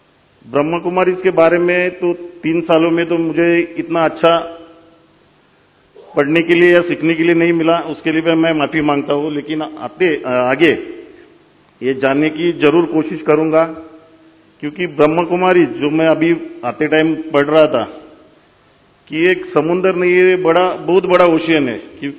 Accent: Mumbai, Maharashtra, India; क्योंकि मैं बॉम्बे से बिलोंग करता हूं।

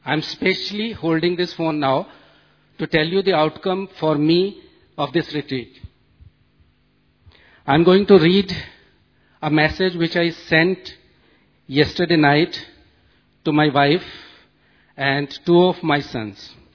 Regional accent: Delhi, India; English is a second language; I'm from Delhi.

